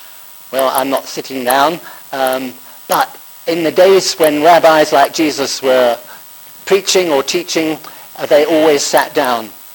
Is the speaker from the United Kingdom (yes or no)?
yes; United Kingdom; After all, we're British, we know most things.